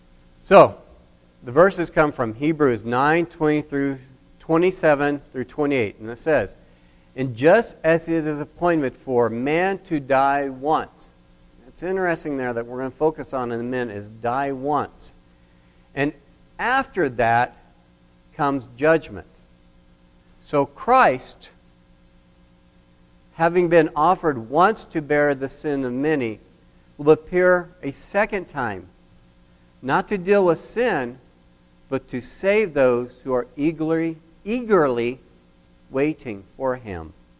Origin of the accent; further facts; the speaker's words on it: Oklahoma, United States; Now, growing up in Oklahoma, we had a lot of different sayings that we used to say in here.